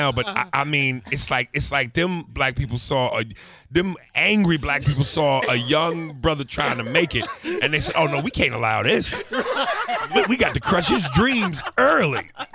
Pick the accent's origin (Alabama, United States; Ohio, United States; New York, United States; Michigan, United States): New York, United States; New York City; And I'm from New York, so to be in front of my home city at 17 and have my feelings crushed.